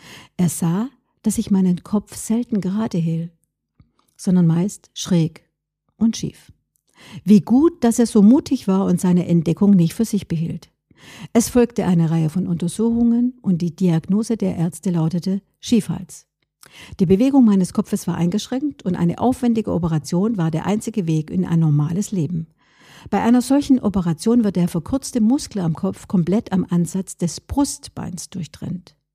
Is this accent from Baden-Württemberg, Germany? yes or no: yes; Baden-Württemberg, Germany; Aufgewachsen bin ich am Rande der Schwäbischen Alb.